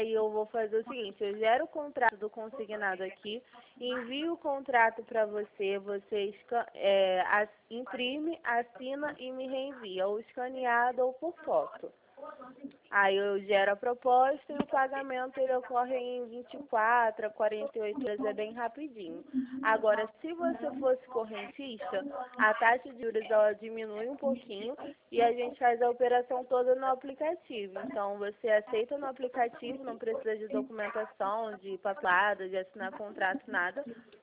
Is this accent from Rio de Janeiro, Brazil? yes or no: yes; Rio de Janeiro, Brazil; Não, a gente é do Rio, de Vila Isabel, que próximo ao Maracanã.